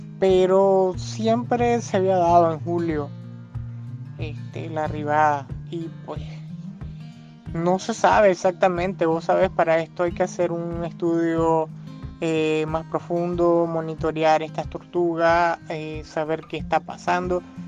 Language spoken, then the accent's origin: Spanish; Nicaragua; Nosotros pues como nicaragüense tenemos 2 playas